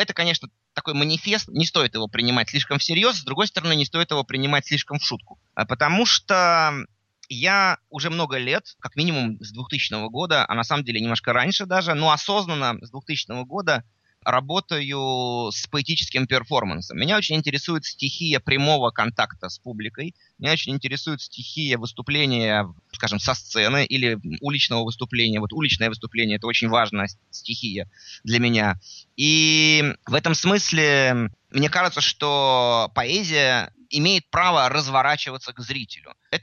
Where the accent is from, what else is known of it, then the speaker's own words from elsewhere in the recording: Moscow, Russia; Все-таки я не вырос там. Все-таки я вырос в Москве.